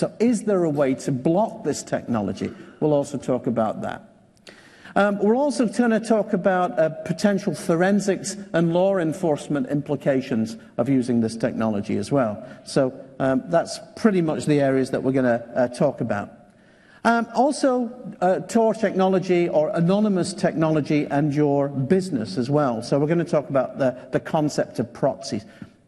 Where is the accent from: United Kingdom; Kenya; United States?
United Kingdom; Scotland; I'm from Scotland, or as some of you might know, it is north of the wall.